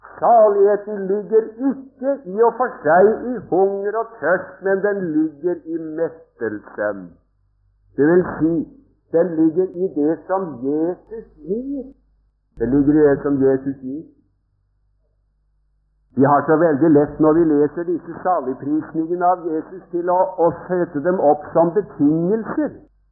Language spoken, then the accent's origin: Norwegian; Sarpsborg, Østfold, Norway; vi hadde noen hjemme i Sarpsborg